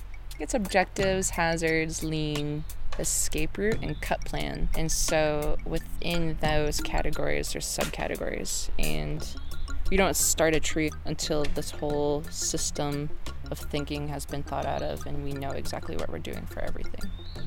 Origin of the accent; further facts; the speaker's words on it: Boston, Massachusetts, United States; I'm originally from Boston.